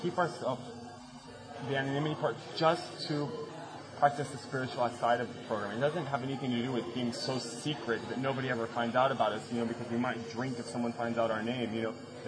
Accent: Milan, Lombardy, Italy; English is a second language; I'm from Milan.

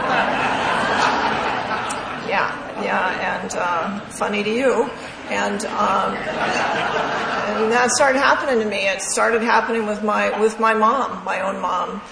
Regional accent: Montana, United States; I'm from Montana. I know a shotgun when I see one.

